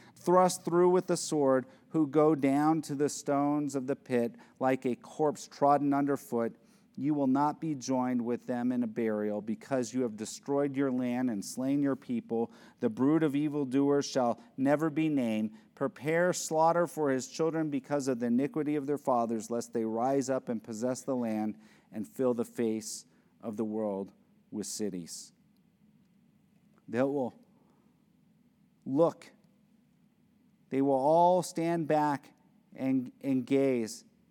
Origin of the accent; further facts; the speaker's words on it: United States; I am extremely thankful that I was born in America, that I grew up in America